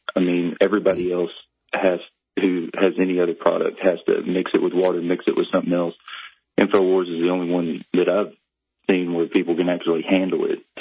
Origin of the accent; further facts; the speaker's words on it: Illinois, United States; even though I was from the Socialist Republic of Illinois, I can still stand by the people that I grew up